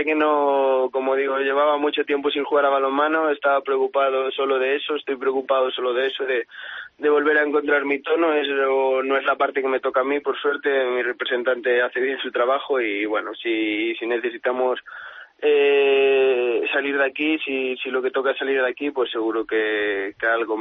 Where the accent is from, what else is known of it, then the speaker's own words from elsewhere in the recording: Lalín, Galicia, Spain; also born or lived in Vigo; Yo soy de Lalín, un pueblo de interior.